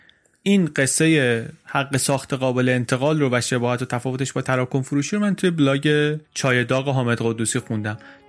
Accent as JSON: {"language": "Persian", "town": "Langarud", "region": "Gilan", "country": "Iran", "tie": "born or raised there", "said": "چیزی که توی بازار ماهی فروشای شهر خودمون دیدم، در لنگرود دیدم"}